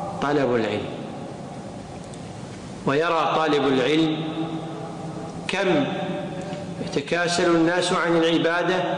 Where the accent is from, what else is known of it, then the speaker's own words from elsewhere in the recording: Kuwait; لا سيما في عندنا في الكويت، يقولون اللي ما يعرفك ما يثمنك.